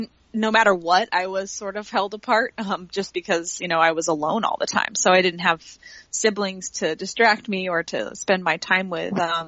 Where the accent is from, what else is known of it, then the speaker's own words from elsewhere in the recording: Florida, United States; also born or lived in Detroit, Michigan; I grew up in the Florida Keys, but I was born just outside of Detroit, Michigan.